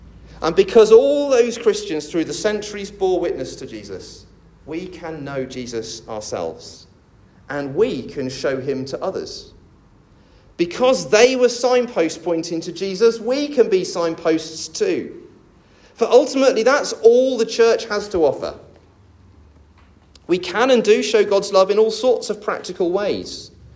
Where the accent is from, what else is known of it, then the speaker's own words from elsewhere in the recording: England, United Kingdom; Because we're English and we can't be bothered to learn other languages.